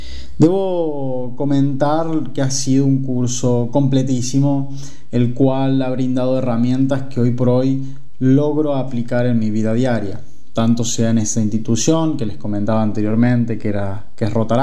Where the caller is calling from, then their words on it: Córdoba, Argentina; soy un joven de 20 años, lo saludo actualmente desde la ciudad de Córdoba, Córdoba capital.